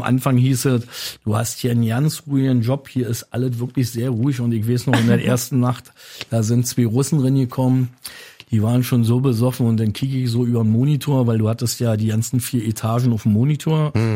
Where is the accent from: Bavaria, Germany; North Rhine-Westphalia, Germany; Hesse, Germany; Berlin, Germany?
Berlin, Germany; Ich komme aus der Gropiusstadt.